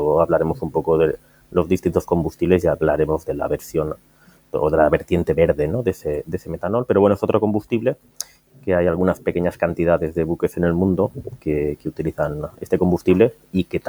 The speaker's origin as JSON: {"language": "Spanish", "town": "Valencia", "region": "Valencian Community", "country": "Spain", "said": "venimos a Valencia, que es mi tierra"}